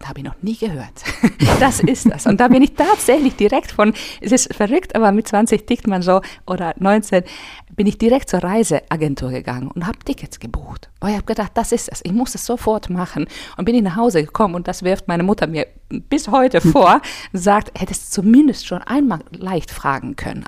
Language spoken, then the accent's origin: German; Finland; German is a second language; now in Münster, Germany; Ich war in einer Schule, wo ich in Finnland Deutsch schon ab der ersten Schuljahr hatte. Oh. Also das war wirklich, wir hatten Schwedisch und Deutsch ab der ersten Schuljahr.